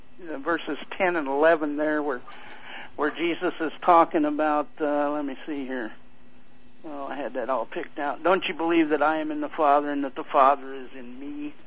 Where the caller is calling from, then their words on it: Searcy, Arkansas, United States; Well, I'm calling from Searcy, Arkansas, Tooney.